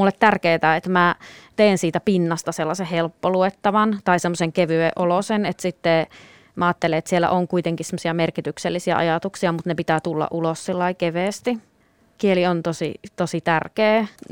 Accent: North Karelia, Finland; ne juureni ovat Pohjois-Karjalassa, olen kasvanut siellä

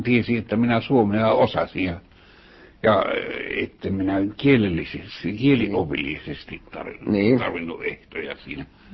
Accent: Kuopio, North Savo, Finland; now in Helsinki, Finland; minä tulin suorastaan kun Kuopiosta, kun ylioppilaaksi tulin

